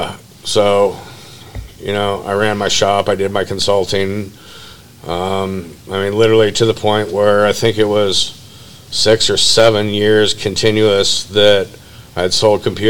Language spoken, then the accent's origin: English; California, United States; And growing up in Marin County, where everybody has $200 shoes and a spare BMW in their garage, it was all about ego.